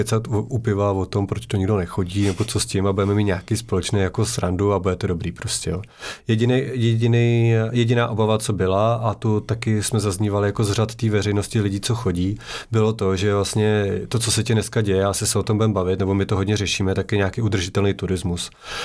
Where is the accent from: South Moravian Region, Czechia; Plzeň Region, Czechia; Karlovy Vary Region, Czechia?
Plzeň Region, Czechia; Plzeň; protože já jsem Plzeňák a mám jako srdcovka vždycky byla Šumava